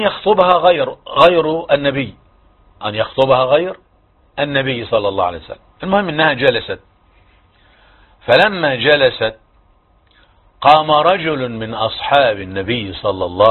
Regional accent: Egypt; كل 6 دقائق عندنا في مصر مطلقة

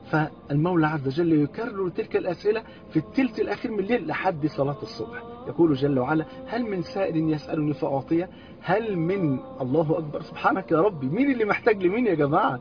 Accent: Egypt

